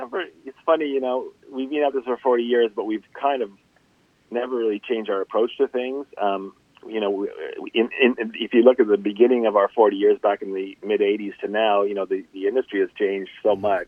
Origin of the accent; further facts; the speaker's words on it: Montreal, Quebec, Canada; And we grew up in Montreal, which in the coming of age in the 70s, which was a great time for music and a great time for music in Montreal.